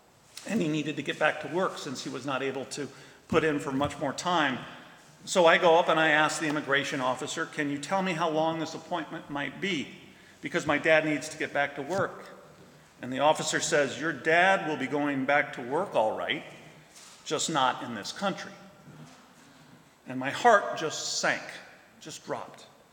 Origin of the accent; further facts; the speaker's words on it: Kabul, Afghanistan; I remember growing up in Kabul during the war, which was very difficult because of this very distinct whistling sound that the missiles make right before they hit their targets.